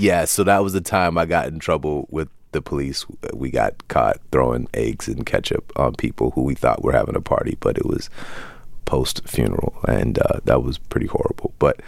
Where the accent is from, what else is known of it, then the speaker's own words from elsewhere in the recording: Hayward, California, United States; also born or lived in Oakland; I was born in Oakland and grew up probably about 5 miles from Oakland in Hayward.